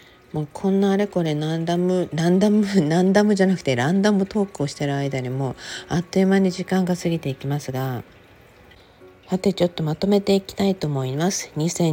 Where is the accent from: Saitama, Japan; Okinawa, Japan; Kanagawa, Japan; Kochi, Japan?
Okinawa, Japan; now in Los Angeles, United States; 私は沖縄出身なので